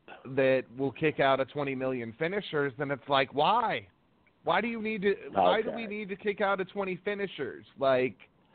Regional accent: Illinois, United States; I am from about 2 hours south of Chicago.

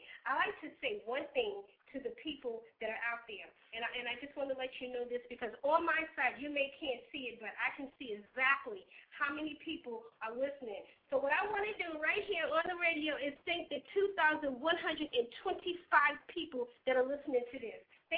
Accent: New York City, New York, United States; moved away as an adult; I came from the Bronx, 145th on Willis Avenue, and I was born and raised

